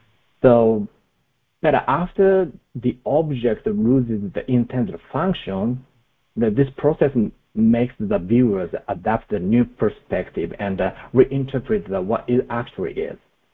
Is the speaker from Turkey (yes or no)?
no; Japan; English is a second language; now in New York, United States; Yeah, actually, I was originally from Japan. That I moved to New York that 3 years ago.